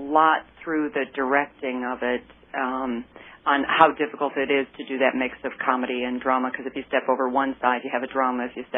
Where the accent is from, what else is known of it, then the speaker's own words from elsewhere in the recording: Detroit, Michigan, United States; I grew up outside of Detroit, and I would put on shows when I was about 6 or 7 years old and actually charge people a nickel.